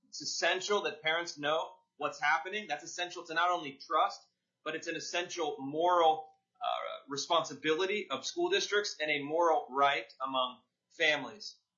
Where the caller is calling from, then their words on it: Washington, United States; I'm dialing in from Pierce County, Washington.